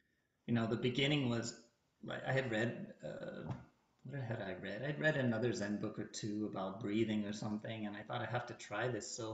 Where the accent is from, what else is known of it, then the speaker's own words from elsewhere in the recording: California, United States; You know, I'm not a big camper, and I'm from Southern California.